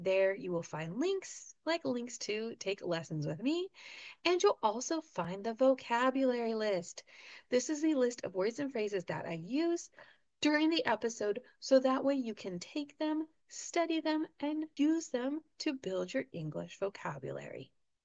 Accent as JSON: {"language": "English", "region": "California", "country": "United States", "said": "especially here in my home state of California, and that is the fires that occurred recently."}